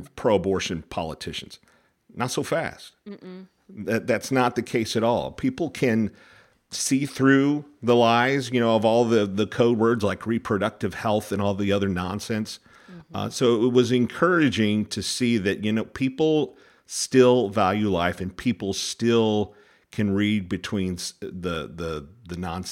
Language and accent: English; Missouri, United States; broad pro-abortion measure passed in Missouri. Now, I am a little passionate about it because it's my home state.